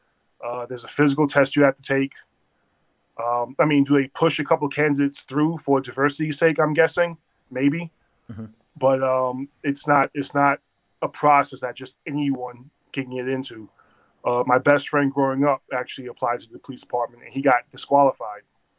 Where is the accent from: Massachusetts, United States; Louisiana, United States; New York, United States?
New York, United States; Queens; It's funny because I grew up in South Jamaica, Queens.